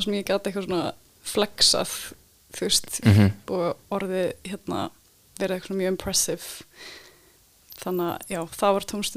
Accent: Reykjavik, Capital Region, Iceland; also born or lived in London; Ég fætt og uppalinn í Vesturbænum í Reykjavík og já, bjó á Ásfallagötu þegar ég var mjög lítil og svo fluttum við á Brekkustíg sem er bara eitthvað 300 metrum

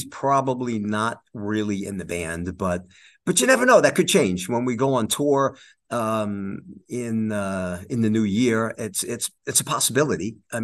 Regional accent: Long Island, New York, United States; So we've known Danny for a while because we're both from Long Island, New York.

